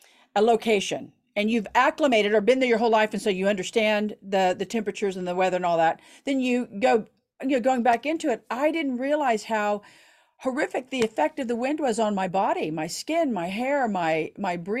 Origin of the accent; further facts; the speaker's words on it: Oklahoma, United States; I was back in Oklahoma with the wind. Yes. And so I grew up in Oklahoma and I forgot about the wind.